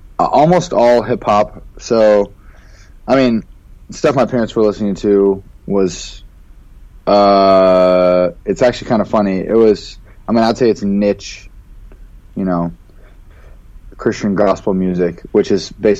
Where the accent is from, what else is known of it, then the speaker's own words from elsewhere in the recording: Seattle, Washington, United States; Yeah, so I grew up in the Seattle area, and you know, been around church my whole life and involved in music